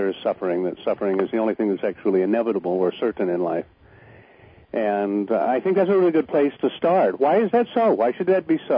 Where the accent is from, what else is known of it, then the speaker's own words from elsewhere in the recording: Midwest, United States; And so, you know, growing up in the Midwest, what's a boy to do?